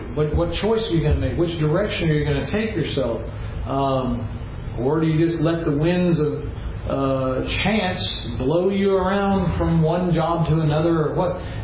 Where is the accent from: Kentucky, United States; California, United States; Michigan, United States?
Kentucky, United States; Lexington; also born or lived in New York; I'm from Kentucky. I mean, I grew up in New York as a child, but I'm from up in Kentucky, Lexington, as a matter of fact